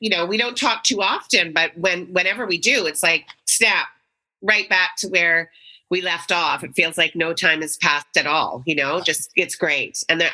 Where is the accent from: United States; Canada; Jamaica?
Canada; as a Canadian